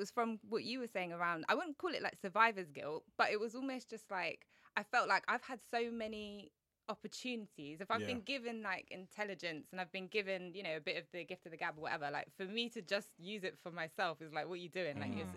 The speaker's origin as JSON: {"language": "English", "country": "United Kingdom", "said": "I was always told, like, you know, be proud of who you are, be proud of being Black British in particular."}